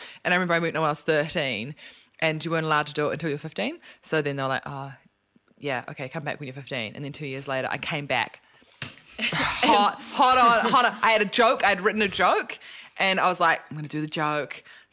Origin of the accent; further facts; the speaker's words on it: Ponsonby, Auckland, New Zealand; We lived in a state house for way too long. my parents would actually, they lived around the area in a couple places and then eventually moved to a place in Hokanui Kres.